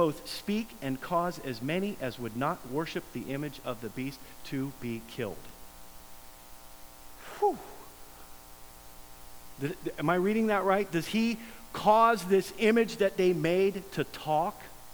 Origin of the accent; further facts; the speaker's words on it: Pickerington, Ohio, United States; I grew up out in Pickerington, and when I grew up out there, there was nothing.